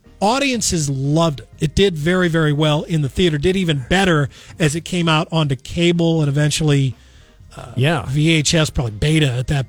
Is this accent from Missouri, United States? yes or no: yes; St. Louis, Missouri, United States; The St. Louis Post-Dispatch, my hometown newspaper, I was reading.